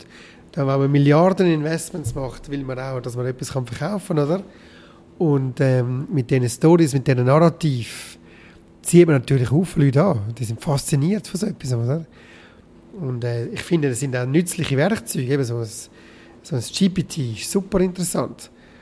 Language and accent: German; Switzerland; wir als Schweizer